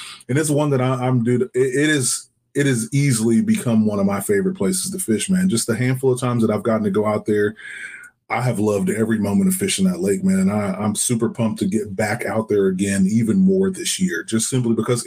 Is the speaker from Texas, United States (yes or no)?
yes; Texas, United States; You know, I'm from Texas, born and raised.